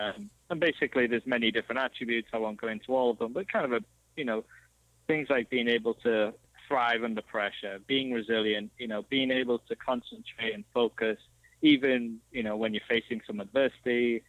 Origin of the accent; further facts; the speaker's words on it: Yorkshire and the Humber, United Kingdom; now in United States; I'm originally from Yorkshire in England. So obviously the weather down in Florida is slightly better. but I moved over here and did graduate school out here